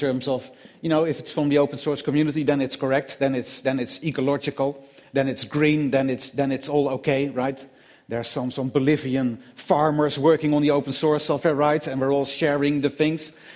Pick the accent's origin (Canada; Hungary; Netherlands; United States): Netherlands; English is a second language; And I'm from the Netherlands, from Holland.